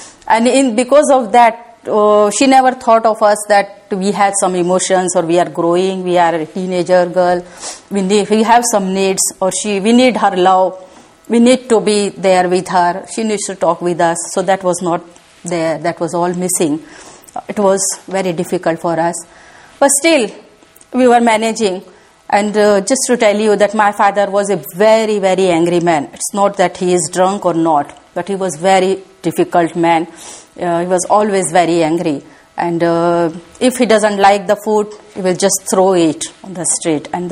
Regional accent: North India, India; born there; English is a second language; So yes, I was born in North India.

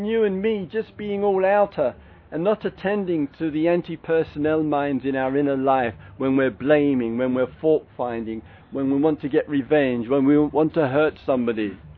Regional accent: England, United Kingdom; And when I stopped being English, which I stopped a long time ago, it's too embarrassing.

